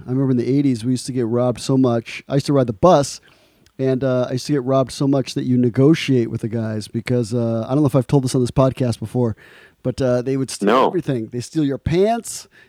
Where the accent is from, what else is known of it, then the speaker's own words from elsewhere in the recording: Guayaquil, Guayas, Ecuador; Radio Santiago is a Catholic radio station right here in Guayaquil, the largest city in Ecuador, my hometown.